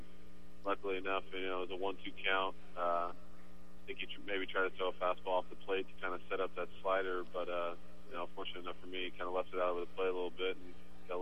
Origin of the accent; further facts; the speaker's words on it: Bakersfield, California, United States; it's only a 2-hour drive from where I grew up in Bakersfield.